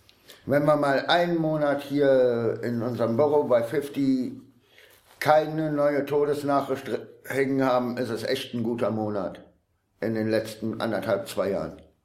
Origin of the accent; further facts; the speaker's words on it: Düren, North Rhine-Westphalia, Germany; Also ich bin in Düren geboren, im März 81 und auch in Düren eigentlich aufgewachsen.